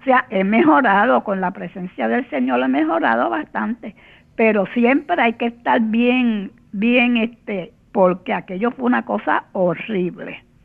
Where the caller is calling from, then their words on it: Carolina, Puerto Rico; Yo vivo aquí en Carolina.